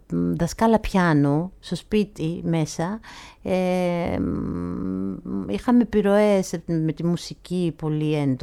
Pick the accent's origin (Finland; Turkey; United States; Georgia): Georgia; Γεννήθηκα στη Γεωργία, ναι, από πατέρα Έλληνα και από μητέρα Καυκάσια, δηλαδή Γεωργιανή. Mm-hmm. Και τα παιδικά μου χρόνια τα πέρασα εκεί.